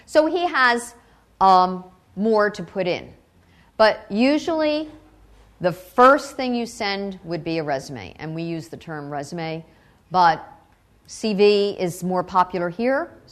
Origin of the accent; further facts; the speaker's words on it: United States; The perspective that I'm presenting here is not the Czech Tech presentation because I come from the United States.